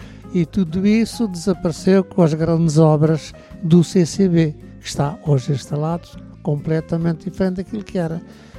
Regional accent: Faro, Portugal; now in Lisbon, Portugal; eu não sou de cá. Sou do Algarve. É aqui, moro a partir dos anos 40, 50, 60, pouco mais ou menos. Portanto, já daqui a uns aninhos que moro aqui.

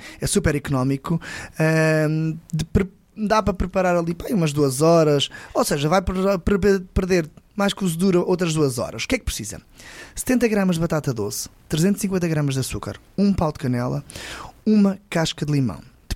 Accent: Norte, Portugal; now in Lisbon, Portugal; eu, como sou do Norte, né, e cresci lá ainda há vários anos, nós temos bacalhau cozido e polvo cozido.

